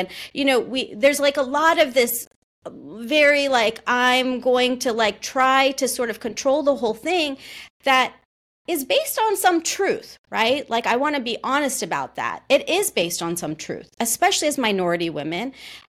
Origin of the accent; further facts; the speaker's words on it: United States; I can speak to my experience as an Indian American